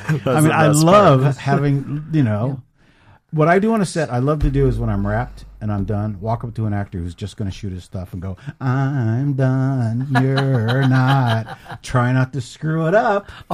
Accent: California, United States; I grew up in San Francisco Bay Area and did a lot of theater in the Bay Area

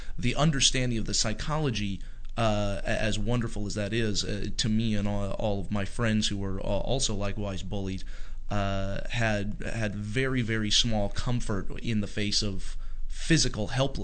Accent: North Carolina, United States; In many places I know where I grew up going to school, I grew up in North Carolina, I don't remember it being called a zero tolerance policy

